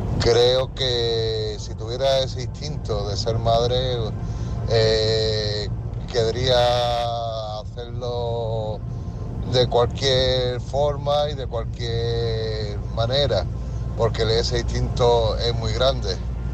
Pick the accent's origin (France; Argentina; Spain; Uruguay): Spain; Málaga, Andalusia; de Málaga, aquí en una unidad móvil.